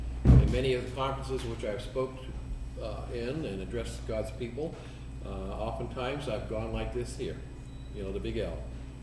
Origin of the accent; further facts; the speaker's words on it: New England, United States; Anyway, and I'm from New England and it doesn't help.